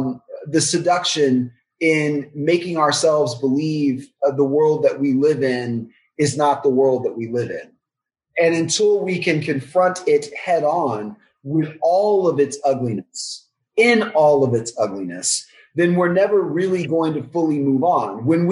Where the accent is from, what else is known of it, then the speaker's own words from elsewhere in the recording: Texas, United States; my partner who happens to be white from Connecticut and I'm Black from Texas